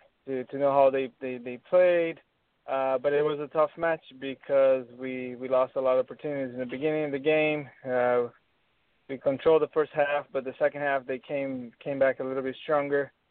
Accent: The Villages, Florida, United States; Let's just bring this team to my hometown, which is the Villages, and.

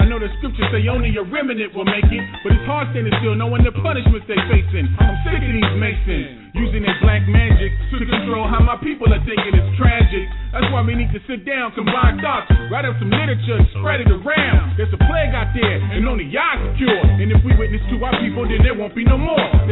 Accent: Tacoma, Washington, United States; I'm from Tacoma

